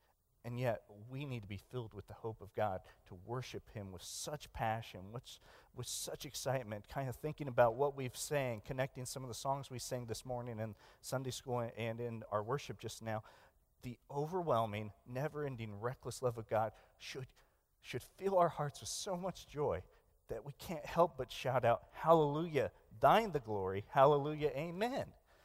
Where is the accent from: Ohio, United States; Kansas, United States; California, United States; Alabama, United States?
Kansas, United States; Hutchinson; I grew up in Hutchinson, Kansas, and so from the nursery on up, I was in church